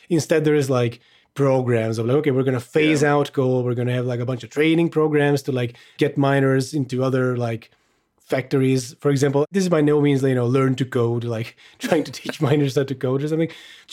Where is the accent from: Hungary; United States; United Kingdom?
Hungary; English is a second language; I am Hungarian, if anyone's wondering. I grew up in Hungary.